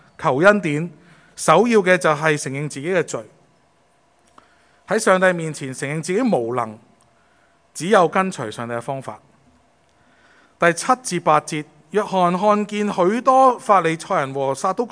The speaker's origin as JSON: {"language": "Chinese", "country": "Hong Kong", "said": "所以旷野对于我们香港人可能没什么"}